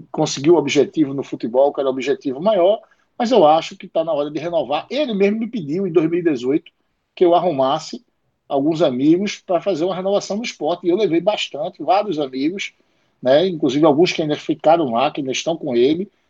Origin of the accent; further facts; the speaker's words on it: Pernambuco, Brazil; vão ver que a gente é pernambucano, a gente tá lascado aqui